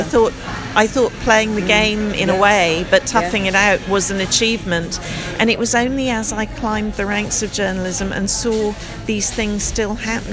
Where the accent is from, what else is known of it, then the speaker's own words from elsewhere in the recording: United States; moved away; I'm originally American, which is why I have the strange accent.